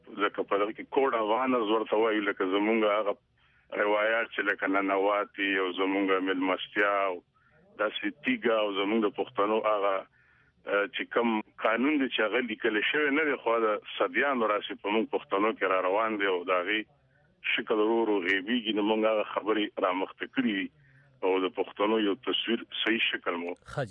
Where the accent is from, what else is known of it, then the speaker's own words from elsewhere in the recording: Khyber Pakhtunkhwa, Pakistan; زه يم د پاکستان د پښتونخوا يم